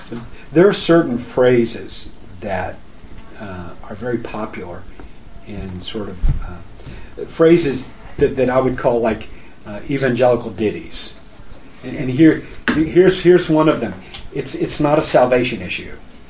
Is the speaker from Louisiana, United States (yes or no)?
no; Virginia, United States; now in Mattawan, United States; my wife and I moved to Mattawan, which is a little town just west of Kalamazoo, I'm from Virginia, right?